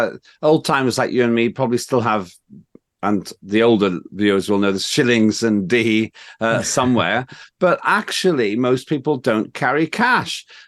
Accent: Estonia; Now, I come from Estonia. My parents came from there, the world's most digitalized nation.

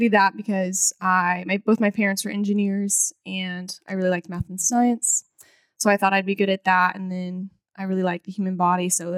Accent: Texas, United States; I grew up in North Texas, like north of Dallas.

